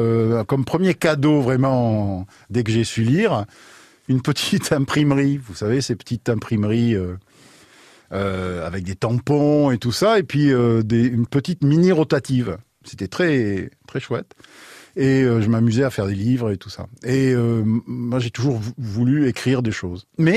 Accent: Floirac, Nouvelle-Aquitaine, France; donc moi je suis d'ici, je suis de la Bastide, enfin de Floirac, de la Bastide, de la Benauge.

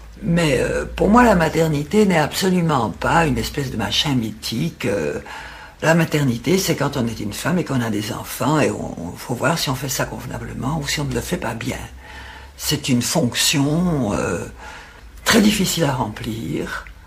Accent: Morocco; Quand j'étais jeune, que j'étais au Maroc, il y avait toute une espèce de mythification de la mère.

